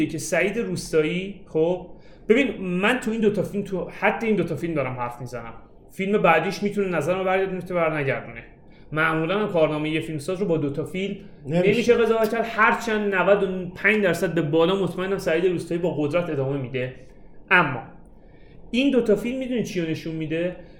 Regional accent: Abadan, Khuzestan, Iran; آقا من این که از آبادان اومدم میگم چرا دو نفر جلوی تاکسی میشینن

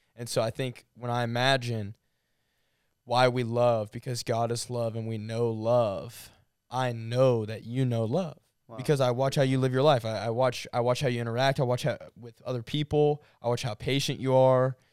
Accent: Georgia, United States; In Atlanta. I'm from Georgia.

